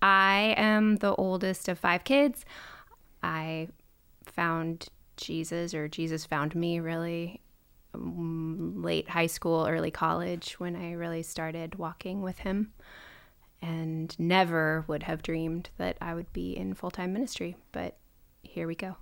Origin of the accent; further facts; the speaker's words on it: Minnesota, United States; I would claim I'm from Minnesota. I moved around a lot as a kid because I was a corporate brat and my dad would get transferred.